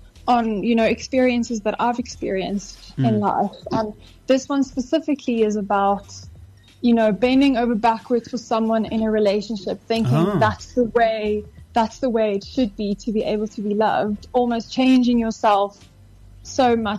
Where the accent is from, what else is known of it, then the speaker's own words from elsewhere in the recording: Randburg, Gauteng, South Africa; Yes, born and raised in Randburg, Johannesburg.